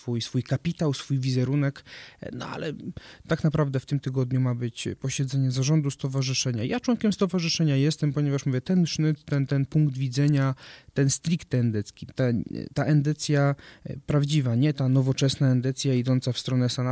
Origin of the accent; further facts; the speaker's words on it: Opole Voivodeship, Poland; Ponieważ ja akurat jestem z Opolszczyzny